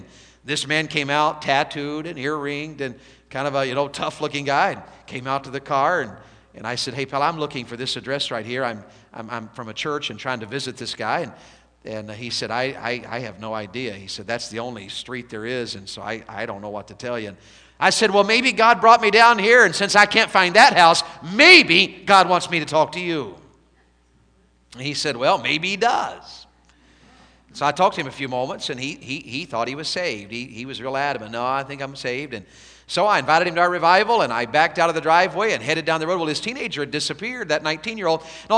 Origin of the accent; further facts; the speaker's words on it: the South, United States; I grew up in the Bible Belt. There's churches everywhere where I live.